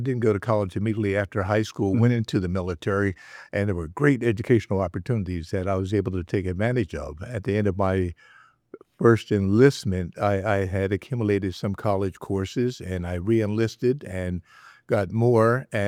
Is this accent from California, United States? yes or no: no; Mount Holly, New Jersey, United States; born there; I was born in Mount Holly, New Jersey, one of those George Washington slept here towns in New Jersey.